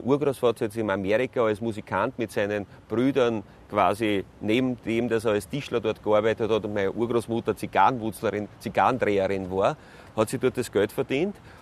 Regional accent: Burgenland, Austria; Leider nicht im Burgenland. Wir könnten ja in Guckmann sein, wo ich geboren bin und aufgewachsen bin.

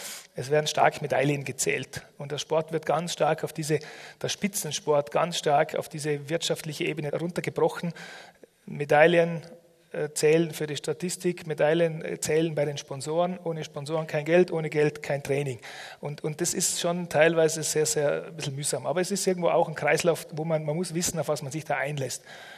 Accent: Austria; Als Österreicher konnte ich die Schweiz und Deutschland trainieren

